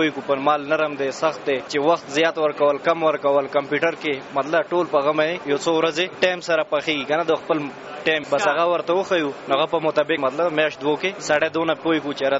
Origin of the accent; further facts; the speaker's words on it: Paktia, Afghanistan; دی زه د پکتیا ولایت یم استاد یم